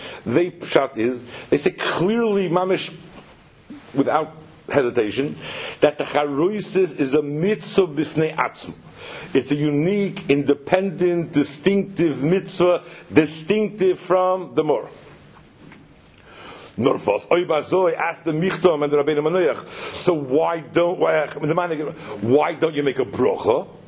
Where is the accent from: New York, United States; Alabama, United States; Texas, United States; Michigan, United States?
New York, United States; Brooklyn; I come from Brooklyn, I don't know English.